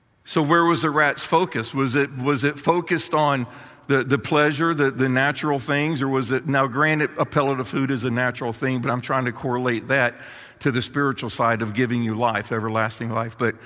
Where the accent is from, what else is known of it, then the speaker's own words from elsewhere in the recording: Florida, United States; Yeah, I grew up in Florida, mainly on the east coast of Florida